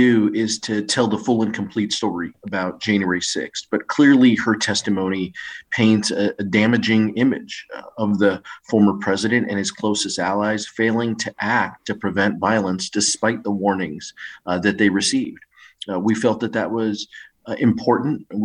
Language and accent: English; California, United States; Look, guys, I'm from the Inland Empire, and people are working harder.